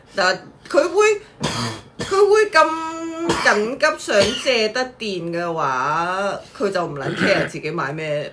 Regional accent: Hong Kong; 鬼知邊間係大型連鎖啊！我作為香港人，

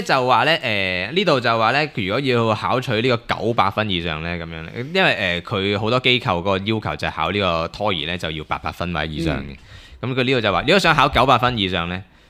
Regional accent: China; 呢啲喺日本代考試嘅呢啲真係簡直丟曬我哋中國人嘅架。

